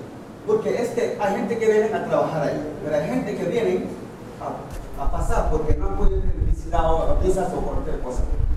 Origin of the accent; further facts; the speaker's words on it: Gambia; Yo también, mi gobierno mismo que es Gambia, no es político.